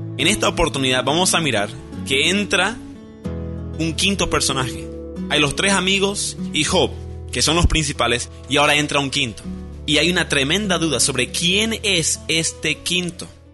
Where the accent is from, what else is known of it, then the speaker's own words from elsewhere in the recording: Bolivia; also born or lived in United States; yo soy más boliviano que cualquiera, ¿por qué me hablan así? Entonces para muchos yo soy un enigma, ¿verdad? Porque no saben cómo explicar quién soy, porque soy de dos culturas, americano y también boliviano.